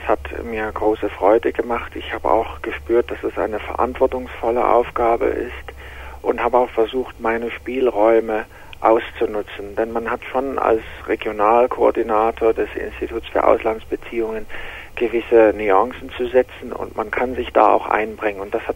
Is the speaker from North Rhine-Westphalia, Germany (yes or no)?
no; Dresden, Saxony, Germany; Wir haben eine Transitreise geplant gehabt von Dresden, meiner Heimatstadt, nach Varna.